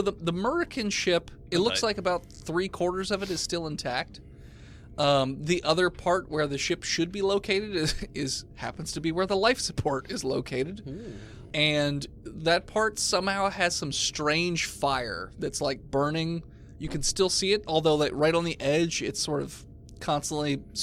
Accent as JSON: {"language": "English", "country": "United States", "said": "you know, as an American"}